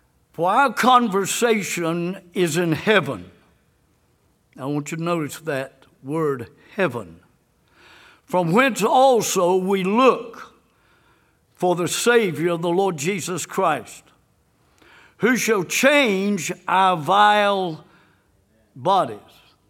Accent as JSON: {"language": "English", "town": "Chicago", "region": "Illinois", "country": "United States", "tie": "born there", "said": "But I was born in Chicago, Illinois."}